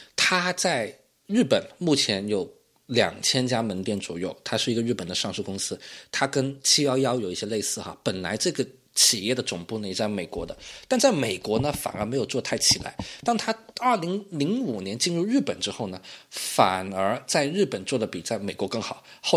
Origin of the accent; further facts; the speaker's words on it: China; 所以我们中国人真的得注意一点啊，在别人的地盘上